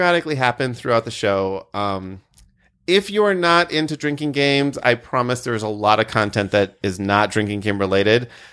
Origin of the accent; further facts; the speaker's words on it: Midwest, United States; I grew up in the Midwest playing Yahtzee.